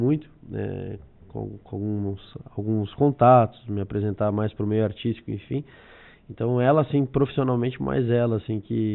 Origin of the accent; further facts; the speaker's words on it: Caxias do Sul, Rio Grande do Sul, Brazil; now in São Paulo, Brazil; Sou natural da Serra Gaúcha, Caxias do Sul.